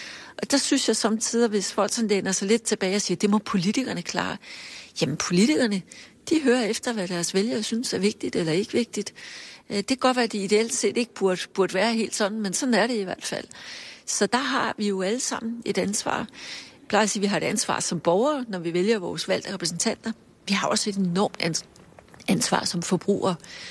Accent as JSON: {"language": "Danish", "town": "Holbæk", "region": "Zealand", "country": "Denmark", "tie": "born or raised there", "said": "Jeg er vokset op 7 kilometer uden for Holbæk, men altså ikke på et landbrug eller noget."}